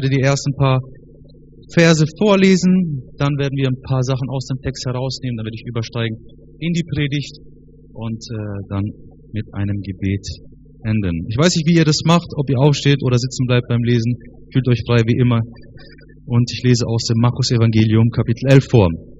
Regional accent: Karlsruhe, Baden-Württemberg, Germany; born there; Ich bin 33 Jahre alt, in Karlsruhe geboren, das ist im Süden.

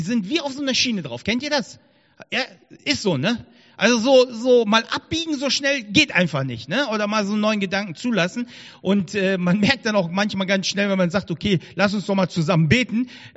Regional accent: Bonn, North Rhine-Westphalia, Germany; bei uns in der Gemeinde, da wo ich herkomme, da aus Bonn

